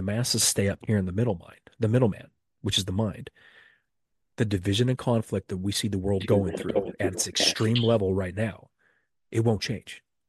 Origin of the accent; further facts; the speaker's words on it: Utah, United States; Born and raised in Utah, very religious state, very Mormon state. I wasn't Mormon, but I also wasn't atheist.